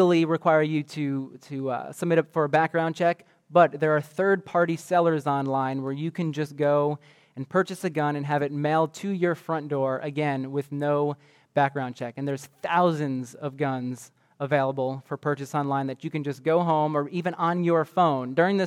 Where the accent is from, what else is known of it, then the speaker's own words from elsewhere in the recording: New York, United States; And I grew up in Westchester County, so I never hunted in my life.